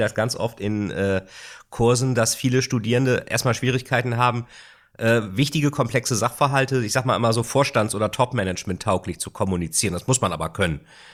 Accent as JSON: {"language": "German", "region": "Bremen", "country": "Germany", "said": "Meine Heimat Bremen. Bremen und Lilienthal."}